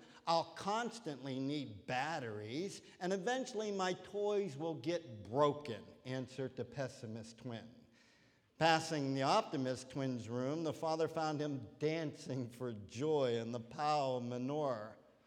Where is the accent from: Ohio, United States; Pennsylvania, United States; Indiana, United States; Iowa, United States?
Pennsylvania, United States; Pittsburgh; he sang with a Pittsburgh accent. And I'm from Pittsburgh, and that's my homeboy, so I really appreciate that.